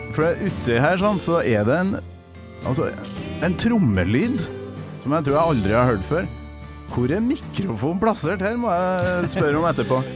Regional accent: Trøndelag, Norway; fordi jeg kommer fra Nord-Trøndelag

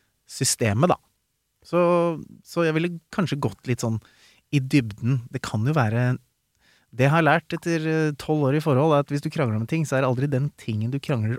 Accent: Skien, Telemark, Norway; moved away as an adult; Jeg kom jo egentlig fra Skien, så på en måte vi flyttet jo inn hit, en gjeng, for å studere, og alle andre flyttet hjem, unntatt meg.

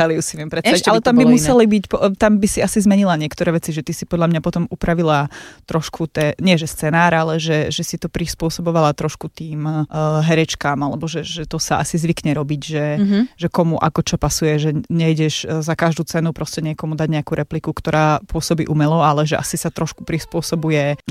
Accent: eastern Slovakia, Slovakia; A že sme z východu.

